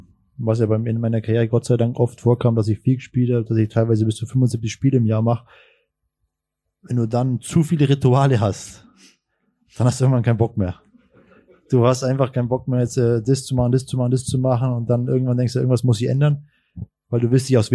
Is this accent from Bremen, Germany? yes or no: no; Augsburg, Bavaria, Germany; als Augsburger